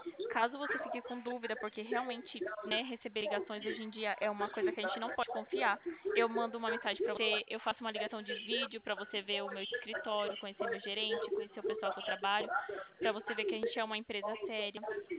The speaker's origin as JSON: {"language": "Portuguese", "town": "Sorocaba", "region": "São Paulo", "country": "Brazil", "said": "Eu sou de Sorocaba."}